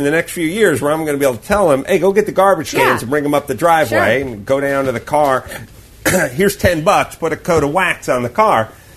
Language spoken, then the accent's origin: English; North Hollywood, California, United States; you're still much quicker than anybody I grew up with in North Hollywood.